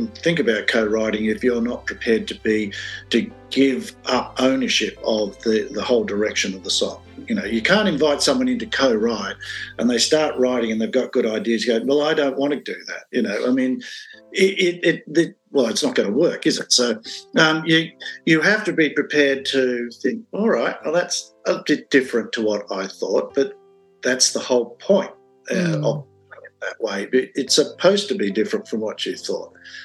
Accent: Rockhampton, Queensland, Australia; born there; I was born in Rockhampton in Queensland while my parents … were on tour.

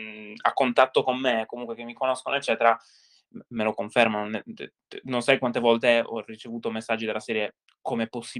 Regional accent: Sardinia, Italy; moved away as an adult; io me ne sono andato dalla Sardegna, me ne sono andato da casa, sono andato a vivere da solo grazie all'università

